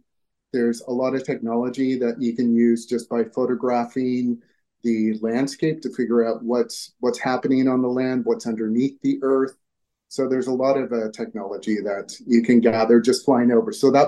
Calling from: Vancouver, British Columbia, Canada; Vancouver, Canada.

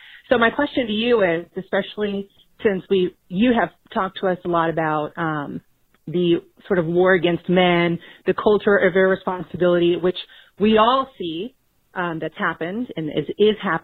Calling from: Houston, Texas, United States; I'm calling from Houston, Texas.

